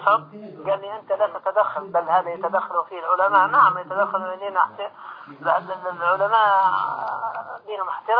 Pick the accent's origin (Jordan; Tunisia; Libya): Libya; السؤال طبعا أنا من ليبيا طبعا